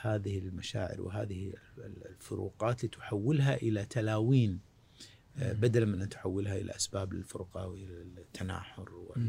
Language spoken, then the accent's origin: Arabic; Kuwait; ان هذه الميزة اللي عندنا ككويتيين هي اللي حقيقة يجب ان نفخر فيها